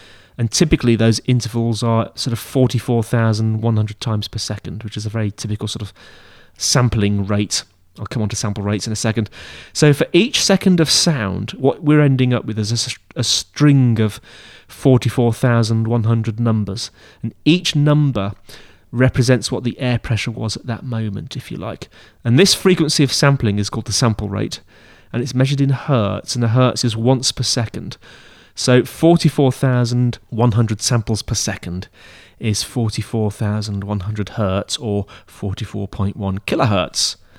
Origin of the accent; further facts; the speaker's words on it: Brighton, South East England, United Kingdom; I think I said that, didn't I? I'm from Brighton, which is in the UK, right at the bottom, where it's very sunny.